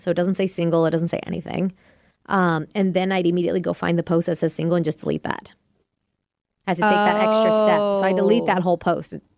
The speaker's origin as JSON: {"language": "English", "town": "Lake Stevens", "region": "Washington", "country": "United States", "said": "So it just says that I'm from Lake Stevens and it says my name."}